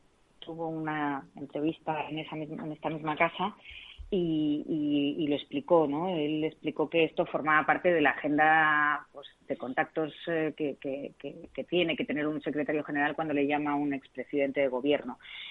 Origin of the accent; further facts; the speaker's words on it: Spain; siendo española